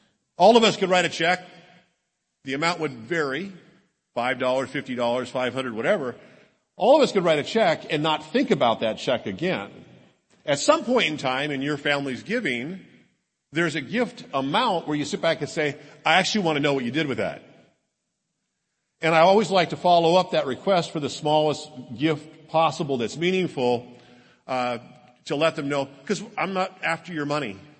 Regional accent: California, United States; I went to school at a little place up the road called LSU. And although I grew up in California, so this is a homecoming

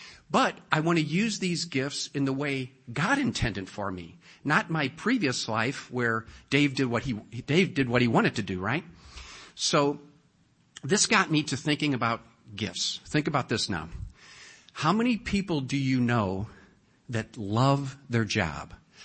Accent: St. Louis, Missouri, United States; So as a kid, I grew up in St. Louis, a little suburb of St. Louis, went to St. Andrew Grade School.

